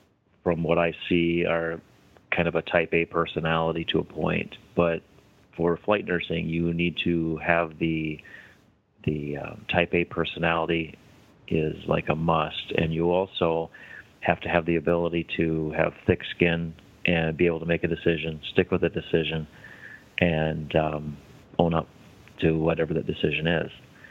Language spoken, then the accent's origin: English; Platteville, Wisconsin, United States; I started a volunteer service down in my hometown of Platteville.